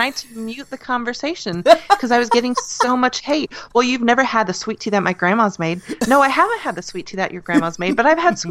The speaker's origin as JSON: {"language": "English", "region": "the North", "country": "United States", "lives_now": "US South", "said": "I'm from the North. I'm originally from up there, and I live in the South now"}